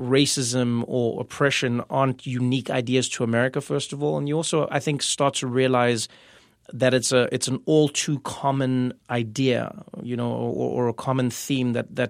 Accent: South Africa; one thing I enjoyed when I was growing up in South Africa was in our schools, we learned about world history

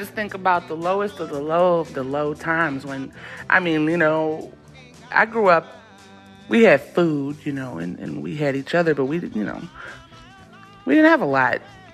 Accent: Athens, Alabama, United States; I came from a little town called Athens, Alabama.

